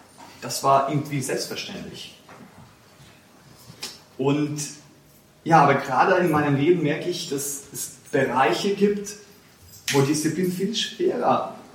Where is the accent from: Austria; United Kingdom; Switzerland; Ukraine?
Ukraine; Kyiv; now in Munich, Germany; Ich wohne gerade in München, aber ich komme aus Kiew eigentlich ursprünglich.